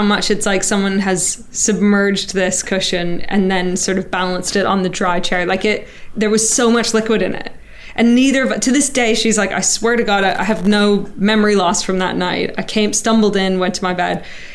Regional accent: Canada; I'm Canadian.

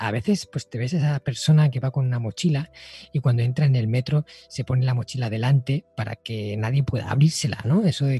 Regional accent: Spain; aquí en mi país, ¿no?, en España, son como de ciencia ficción

